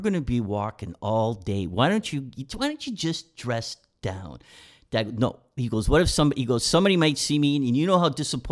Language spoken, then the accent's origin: English; Wolfe Island, Ontario, Canada; I'm from Wolf Island.